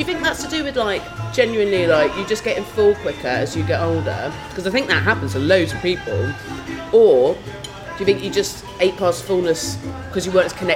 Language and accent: English; South West England, United Kingdom; I grew up in Dorset